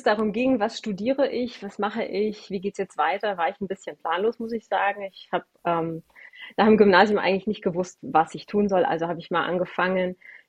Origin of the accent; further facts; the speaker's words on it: Romania; Also da ich mit Tieren aufgewachsen bin, also ich bin in Rumänien ja geboren und wir hatten immer Tiere um uns herum.